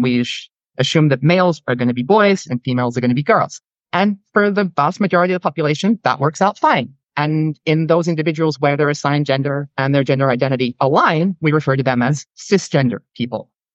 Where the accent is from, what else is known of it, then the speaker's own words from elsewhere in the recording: Australia; now in United States; I'm currently on a period of leave and I'm living in the US. I am Australian despite how my voice may sound. I've just picked up the accent a little bit.